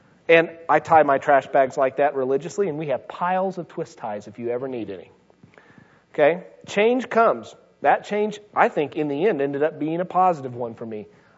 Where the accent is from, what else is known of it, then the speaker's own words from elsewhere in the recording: Indiana, United States; I'm from Indiana.